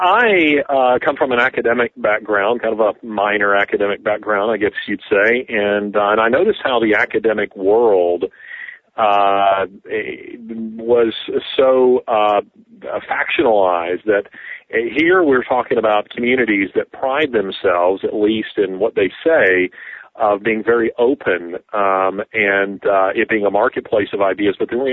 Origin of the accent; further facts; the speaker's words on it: Birmingham, Alabama, United States; I'm from Birmingham, Alabama, and married, have four wonderful children. And I'm a Christian